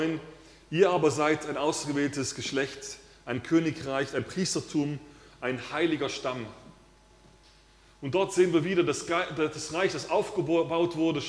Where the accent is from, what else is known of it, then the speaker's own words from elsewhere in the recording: Switzerland; Für diejenigen, die als Schweizer im Ausland gewohnt haben, ich glaube, das sind die, die am meisten den 1. August feiern. Zumindest war es bei uns so.